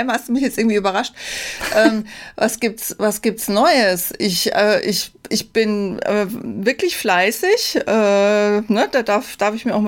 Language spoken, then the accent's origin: German; Rhineland-Palatinate, Germany; fahre ich in meine alte Heimat, in die Südpfalz. Ich komme ja da aus der Gegend